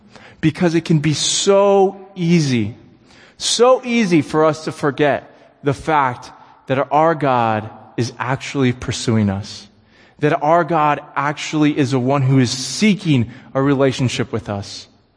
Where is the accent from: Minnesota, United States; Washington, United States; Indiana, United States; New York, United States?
Indiana, United States; I grew up in Indiana. I lived there for 2 years, and all there was a lot of cornfields and a few people.